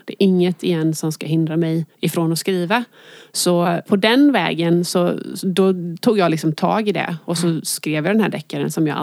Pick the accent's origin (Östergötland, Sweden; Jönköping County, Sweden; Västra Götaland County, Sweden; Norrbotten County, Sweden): Jönköping County, Sweden; Jönköping; och jag är ifrån Jönköping. Mm. Jag bor där och har bott där större delen av mitt liv.